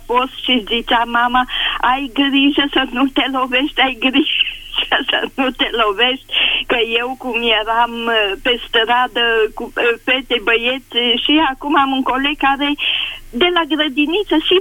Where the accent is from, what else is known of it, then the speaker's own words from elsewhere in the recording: Deva, Hunedoara County, Romania; că eu sunt din Deva